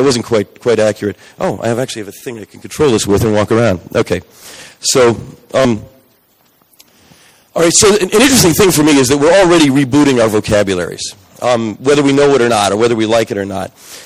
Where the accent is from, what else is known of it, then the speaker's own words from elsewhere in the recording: New Jersey, United States; I grew up in New Jersey, which is which is the fucking state or the fucking garden state